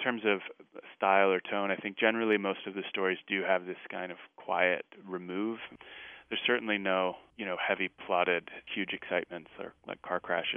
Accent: United States; moved away as an adult; now in Sweden; But for me as an American, moving to Sweden when I did, in my early 20s, you know, the immigrant experience is always one of otherness or outsiderness.

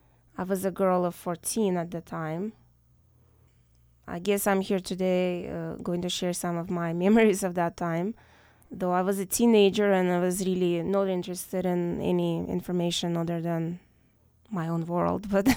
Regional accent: Minsk, Belarus; I was born and raised in Minsk, which is the capital of the country. It's a 2 million people city. Again, capital of Belarus. And I spent my entire life in a little apartment in Minsk.

